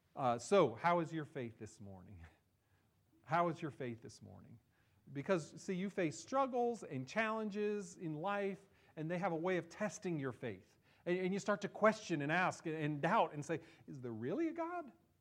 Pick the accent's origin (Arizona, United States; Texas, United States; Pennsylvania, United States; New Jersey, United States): New Jersey, United States; I remember going off to seminary and returning to my home church, the one I grew up in New Jersey.